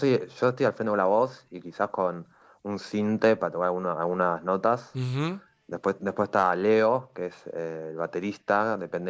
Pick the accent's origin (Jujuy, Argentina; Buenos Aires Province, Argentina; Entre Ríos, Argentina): Buenos Aires Province, Argentina; La Tablada; now in Buenos Aires, Argentina; soy en realidad de La Tablada, de La Matanza. Ajá. Y ahora, bueno, vivo en Capital.